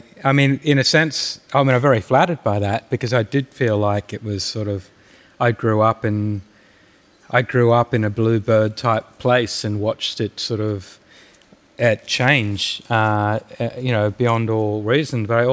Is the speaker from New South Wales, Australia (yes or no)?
yes; Coffs Harbour, New South Wales, Australia; I grew up in Coffs Harbour. It's one of the places I spent my high school years. And when we moved there, there were 10,000 people, and by the time I left, there were 100,000 people.